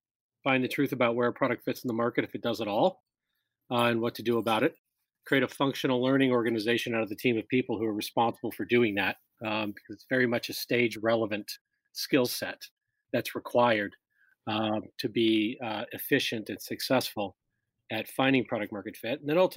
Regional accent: California, United States; I grew up in Silicon Valley and in the tech field, and was always very excited about the promise of technology

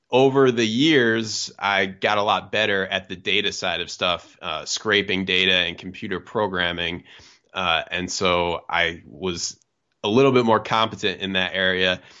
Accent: Albany, New York, United States; I grew up in Albany, and Albany and Siena were both pretty good while I was in like middle school and high school.

